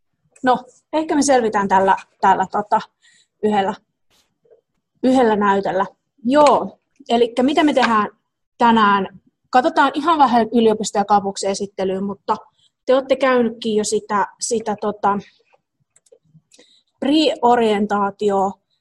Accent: Espoo, Uusimaa, Finland; now in Jyväskylä, Finland; ja mä tulen itse asiassa, muutin tänne Jyväskylään Espoosta 2012

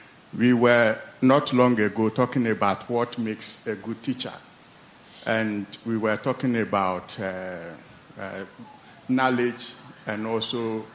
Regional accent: Ghana; Please, I come from Ghana

